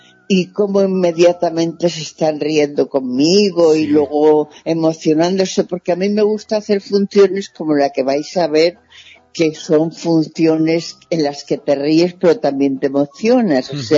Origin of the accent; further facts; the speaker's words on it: Valencia, Valencian Community, Spain; Mis abuelos ya eran en Valencia, que es mi tierra